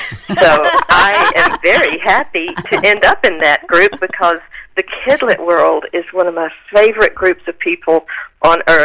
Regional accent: Mississippi, United States; now in Tennessee, United States; I was raised in Mississippi. I now live in Tennessee, and snow was just an occasional wonder.

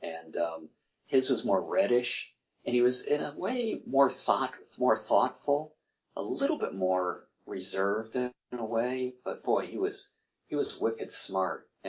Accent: Lockport, New York, United States; Roswell Park was a little over a half hour from my hometown in Lockport, New York

